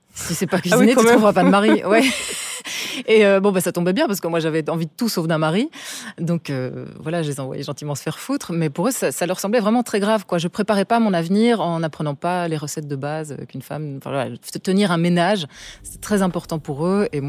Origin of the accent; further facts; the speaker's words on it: Ottignies, Wallonia, Belgium; born there; Alors moi je suis belge, je suis née en Belgique, dans une petite ville qui s'appelle Ottigny, qui n'a qu'un hôpital et une gare en fait, en gros.